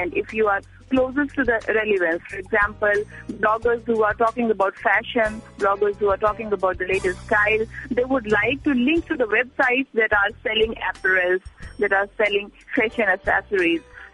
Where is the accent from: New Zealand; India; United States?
India; I'm from India.